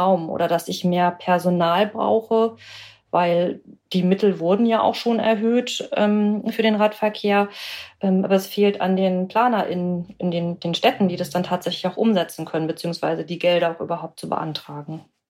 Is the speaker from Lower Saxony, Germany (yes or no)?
yes; Lower Saxony, Germany; ich bin ja selber Ostfriesin und das würde ich vielleicht dann so ein bisschen in die Richtung gehen bezeichnen, wo der Bus wirklich nur einmal am Tag fährt.